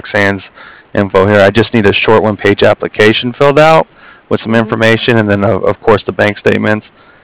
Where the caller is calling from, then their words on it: Cardiff, Wales, United Kingdom; I'm calling from Cardiff.